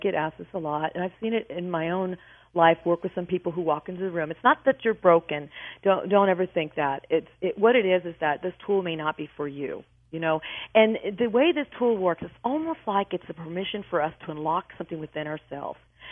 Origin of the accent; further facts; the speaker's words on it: Wichita, Kansas, United States; And by the way, Cheryl, I'm also from Wichita, so we share a similar background.